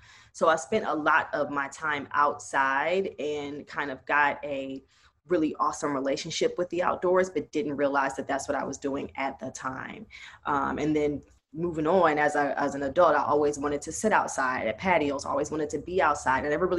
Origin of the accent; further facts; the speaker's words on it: Cleveland, Ohio, United States; So as a kid, I grew up in Cleveland, Ohio, and very, very cold, dark, kind of wet place.